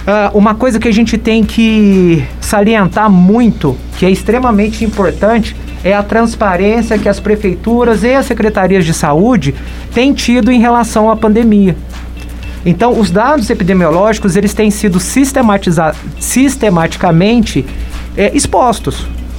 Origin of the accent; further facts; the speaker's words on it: Pouso Alegre, Minas Gerais, Brazil; eu sou de Pouso Alegre, nascido lá